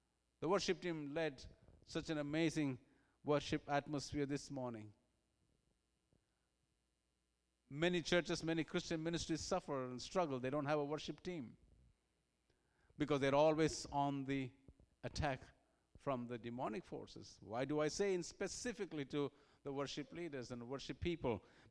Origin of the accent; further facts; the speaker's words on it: India; now in United Kingdom; I come from India, originally born, and been a missionary in the United Kingdom for a long time.